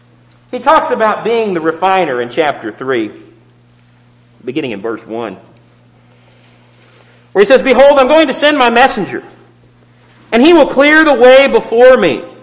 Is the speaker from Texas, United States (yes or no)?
yes; Houston, Texas, United States; I grew up in Houston, Texas. The one thing that Houston is known for, well, there's three things.